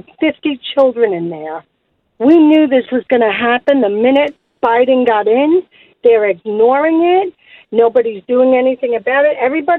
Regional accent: New Jersey, United States; I'm from New Jersey, and I'm absolutely sick over this.

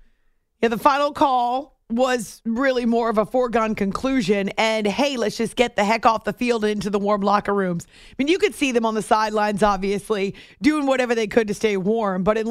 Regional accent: New England, United States; And I know this because I grew up in New England and in the cold.

